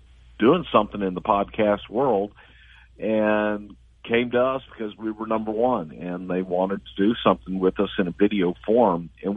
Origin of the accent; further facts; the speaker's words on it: the South, United States; just growing up in the South, being around a lot of those Baptist tent shows and traveling evangelist all over the place